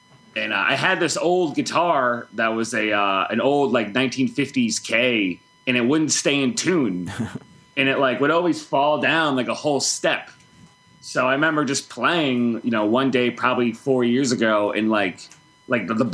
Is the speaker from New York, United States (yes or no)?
yes; Utica, New York, United States; I'm actually from Utica, which there's mm-hmm. not really a lot going on there.